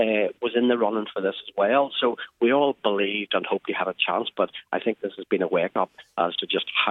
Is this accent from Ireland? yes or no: yes; Ireland; but you know we're Irish, we are a little bit modest